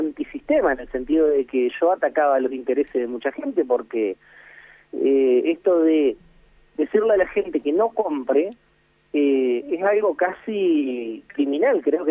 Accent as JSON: {"language": "Spanish", "region": "Entre Ríos", "country": "Argentina", "tie": "born or raised there", "said": "acá mismo en Argentina y ni hablar en Entre Ríos, o en mi pueblo menos que menos"}